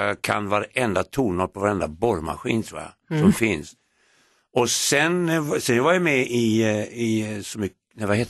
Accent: Skellefteå, Västerbotten County, Sweden; born there; jag är född i Skellefteå

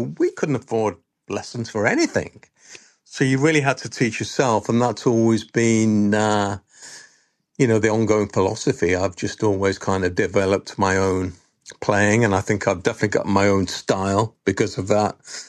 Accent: Birmingham, West Midlands, United Kingdom; we grew up on Bond movies and, you know, there we were in a very dark and dank Birmingham growing up.

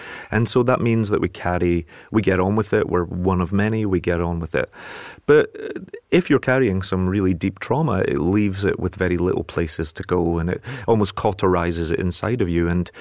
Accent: Scotland, United Kingdom; My family still live on the streets that I write about. So it's still my hometown. It's still where I connect emotionally.

